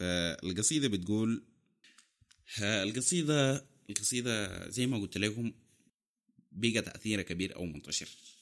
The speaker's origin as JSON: {"language": "Arabic", "country": "Sudan", "moved": "as an adult", "said": "أنا من طلعت من السودان"}